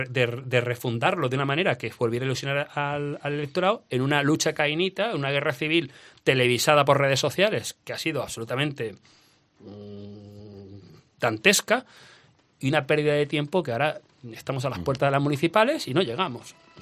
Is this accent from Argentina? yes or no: no; Mancha Real, Andalusia, Spain; Que yo ya he presentado dos veces en Mancha Real en mi pueblo, no he conseguido la victoria